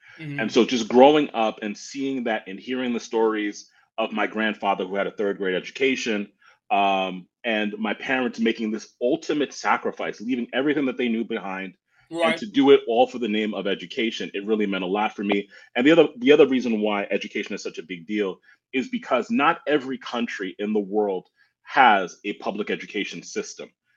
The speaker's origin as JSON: {"language": "English", "town": "New York City", "region": "New York", "country": "United States", "said": "And I'm from New York City, in particular in New York City. So shouting out New York City."}